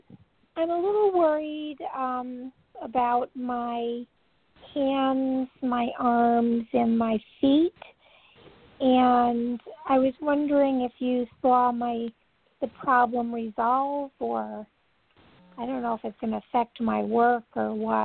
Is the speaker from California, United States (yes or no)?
yes; California, United States; from California.